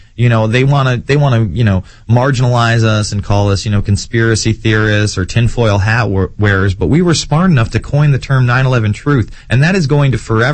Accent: Albany, New York, United States; let's jump to Bob in one place that's really close to my hometown, Albany, New York.

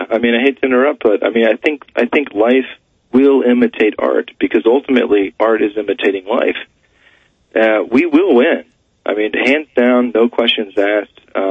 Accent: Philadelphia, Pennsylvania, United States; Well, I'm from Philly, so.

